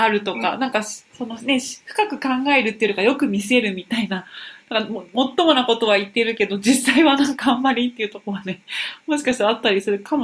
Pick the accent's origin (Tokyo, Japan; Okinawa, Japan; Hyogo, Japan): Okinawa, Japan; でも、私沖縄ですから